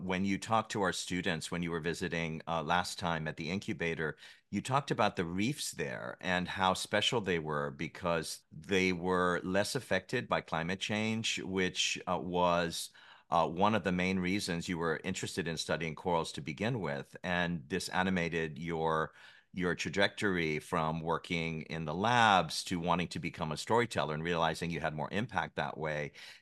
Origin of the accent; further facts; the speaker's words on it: Haiti; It reminded me when I saw the footage that you shared of growing up in Haiti and seeing 30, 40 foot high coral heads that were just teeming with life.